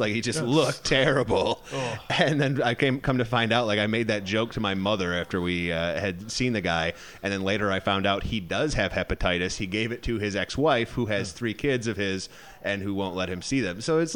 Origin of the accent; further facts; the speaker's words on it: Michigan, United States; when I fly back to visit family in Michigan, I can go to like the local bar in my hometown and see all those people.